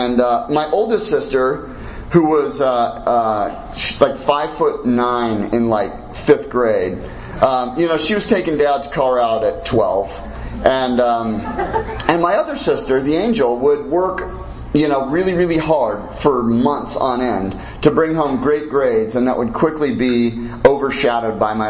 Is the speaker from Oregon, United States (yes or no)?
yes; Portland, Oregon, United States; I grew up in Portland, Oregon. Anybody from Portland, Oregon here? Yes, my people.